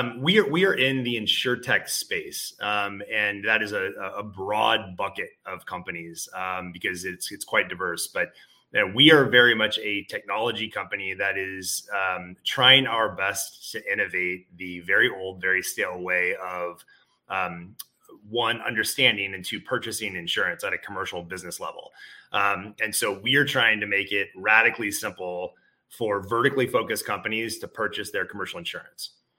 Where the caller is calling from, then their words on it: California, United States; Lovely Northern California. Finally not raining, so it's outstanding.